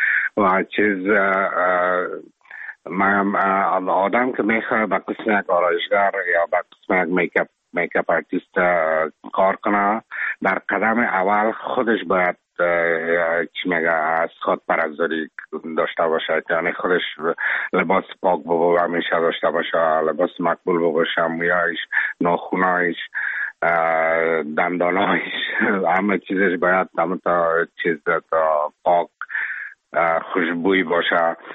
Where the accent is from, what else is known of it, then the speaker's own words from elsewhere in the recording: Afghanistan; now in Czech Republic; تمام یوروپ میفهمن که چیز ما افغان هستم.